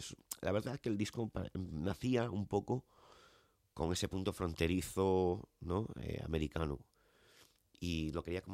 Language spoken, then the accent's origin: Spanish; Vigo, Galicia, Spain; now in Alicante, Spain; Yo soy de Vigo, pero vivo en Alicante.